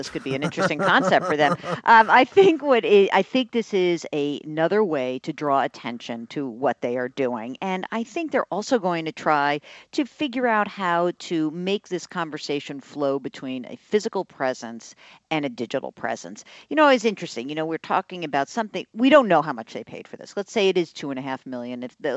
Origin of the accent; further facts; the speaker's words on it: New York City, New York, United States; If you figure that a third of them are New Yorkers, and I'm a New Yorker and no one looks up in New York